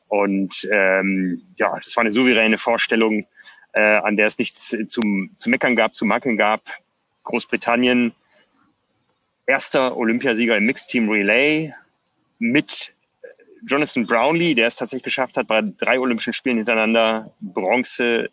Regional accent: Hamburg, Germany; Das wussten wir als Hamburger schon länger, weil wir das ja häufiger schon in der Heimatstadt hatten

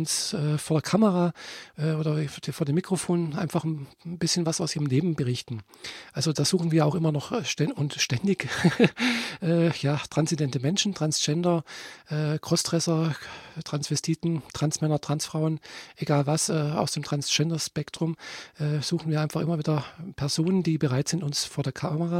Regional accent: Friedrichshafen, Baden-Württemberg, Germany; born or raised there

